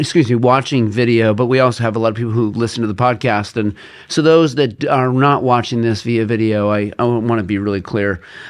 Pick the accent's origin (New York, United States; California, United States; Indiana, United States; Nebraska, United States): California, United States; It's like a San Diego flow. And I'm from Southern California, so I know it well.